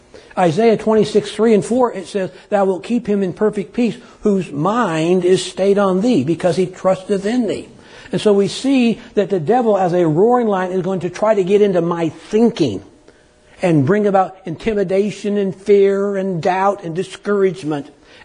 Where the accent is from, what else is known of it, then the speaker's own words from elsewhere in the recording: Texas, United States; But we're from Texas, so we say y'all too, right?